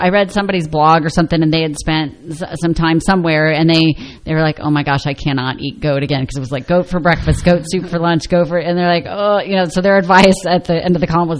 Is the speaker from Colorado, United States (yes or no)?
no; Wisconsin, United States; I grew up in the Midwest, so Wisconsin, right? And cheese heads, right?